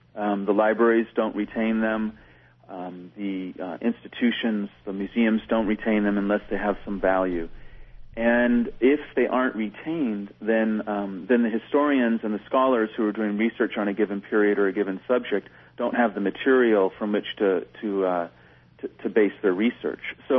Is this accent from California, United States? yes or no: yes; Sonoma, California, United States; My mother had written a cookbook, and I grew up in Sonoma, and food and wine, as you can probably imagine, was often discussed.